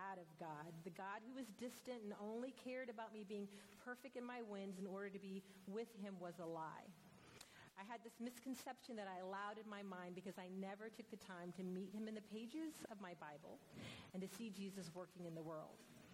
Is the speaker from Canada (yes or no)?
no; Germany; also born or lived in Anniston, Alabama; I grew up mostly in Germany, but we had a three-year stint in Anniston, Alabama.